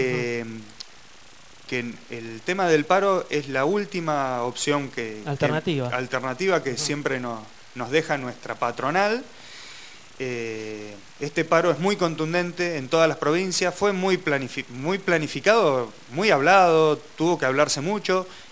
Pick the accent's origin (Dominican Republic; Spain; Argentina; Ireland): Argentina; somos todos argentinos